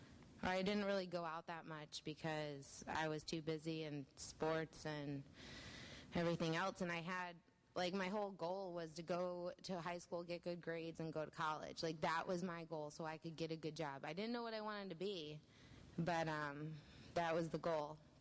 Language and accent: English; Bradenton, Florida, United States; born there; I was born in Bradenton, Florida.